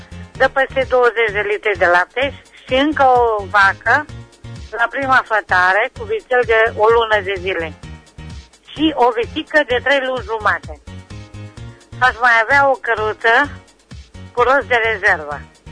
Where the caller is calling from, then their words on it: Gătaia, Timiș County, Romania; din Gătaia